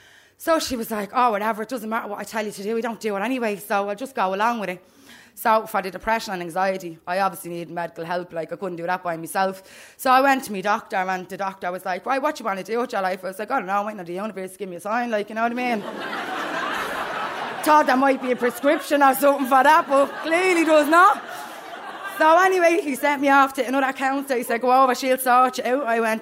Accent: Coolock, Leinster, Ireland; I was like, I'm from Coolock.

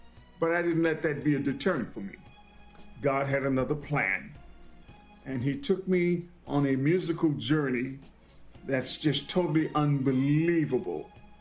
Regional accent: Greenville, Mississippi, United States; I am from Greenville, Mississippi.

